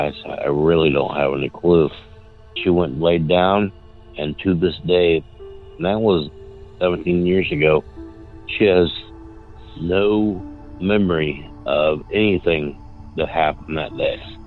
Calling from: Dayton, Ohio, United States; I'm from Dayton, Ohio. I can see Wright-Patterson Air Force Base from where I live.

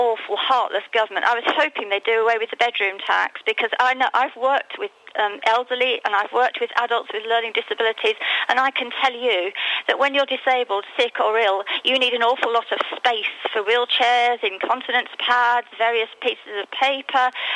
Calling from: Alicante, Valencian Community, Spain; Hello, morning … Alicante.

